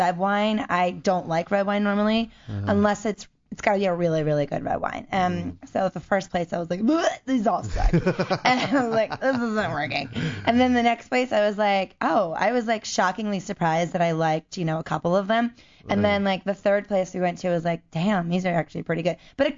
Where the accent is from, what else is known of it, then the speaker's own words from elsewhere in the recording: Baltimore, Maryland, United States; So growing up in Baltimore, you know, you've got the aquarium there, and you've got the D.C. Zoo, and you've got all this stuff.